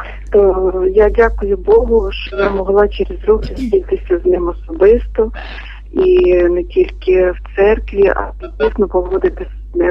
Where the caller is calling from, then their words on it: Mukachevo, Zakarpattia Oblast, Ukraine; Я теж з Мукачева.